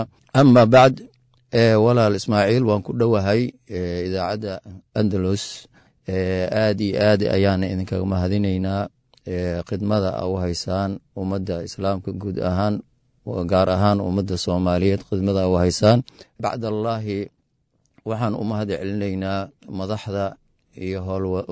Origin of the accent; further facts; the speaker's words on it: Afgooye, Lower Shabelle, Somalia; Waxaan ku dhashay gobolka Shabeelaha Hoose, gaar ahaan degmada Afgooy ayaan ku dhashay 1966-kii isbitaalka weyn ee waxaan ku dhashay degmada Afgooy oo labada yaqaan ayaan ku dhashay dugsigeygii Qur'aanka waxaan ku qaatay degmada Afgooy